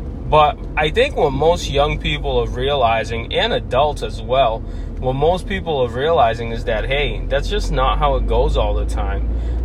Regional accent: United States; And then growing up in America, I basically got to see welfare and food stamps and kind of being broke, right?

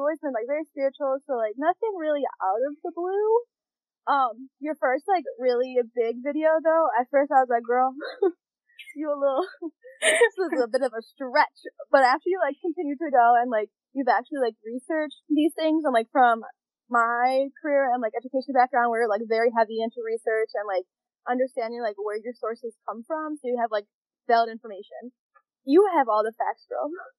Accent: Chicago, Illinois, United States; I am originally from Chicago, but I obviously went to college with Kelsey in Vegas. And then once I graduated, I moved back to Chicago

